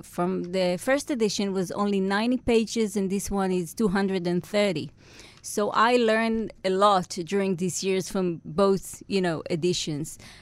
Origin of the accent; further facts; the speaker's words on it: Israel; accent: Israeli; meaning you can hear right now my Israeli accent, it's part of who I am.